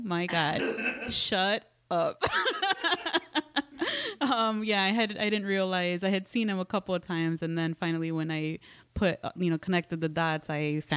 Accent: Chicago, Illinois, United States; I'm from La Villita, a little village here in Chicago. I've been born and raised here, still live in the community.

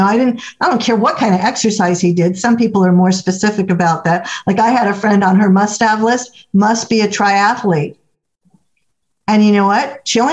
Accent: Florida, United States; Now, I grew up in South Florida where the official language is Spanglish, and words are really important to me.

